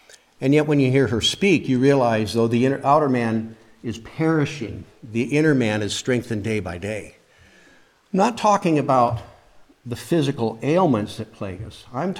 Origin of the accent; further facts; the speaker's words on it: Iowa, United States; When I was just a boy growing up in Iowa, I would go out in the summer and bale hay for money with the local farmers.